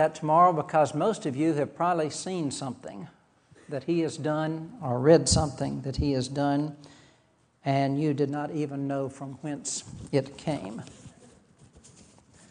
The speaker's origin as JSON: {"language": "English", "region": "Georgia", "country": "United States", "tie": "born or raised there", "also_born_or_lived": "Florida", "said": "I was not unlike many of you growing up in South Georgia and South Florida, both."}